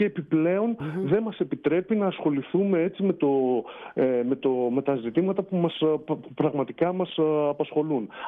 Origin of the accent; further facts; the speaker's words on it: Krania, Thessaly, Greece; εγώ πάντα ήθελα να παραμείνω στο χωριό μου, η Κρανιάς Προποτάμου είναι το χωριό μου, στα Ορεινά Τρίκαλα.